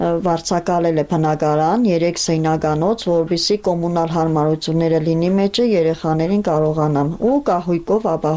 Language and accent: Armenian; Gyumri, Shirak, Armenia; մենք բնիկ Ղարաբաղցի չենք եղել, ուրիշ բան, բնիկ Ղարաբաղցին իր հայրենիքը չի կարա թողնի, մենք գյումրեցի ենք եղել